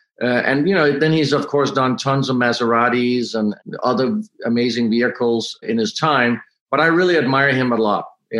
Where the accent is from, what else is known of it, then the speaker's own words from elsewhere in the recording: Denmark; English is a second language; in Denmark, I grew up in Denmark. There was no car industry, no car designers.